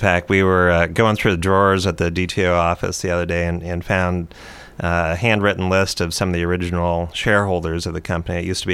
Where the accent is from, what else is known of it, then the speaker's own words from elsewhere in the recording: Roseburg, Oregon, United States; also born or lived in Glide; Yeah, I was born in Glide, raised in Roseburg, graduated from Roseburg High School, and then went back east for college